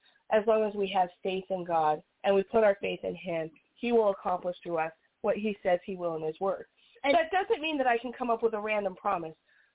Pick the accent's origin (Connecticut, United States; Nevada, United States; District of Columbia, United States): Nevada, United States; Las Vegas; we're from Las Vegas. So Las Vegas is a vast desert, okay?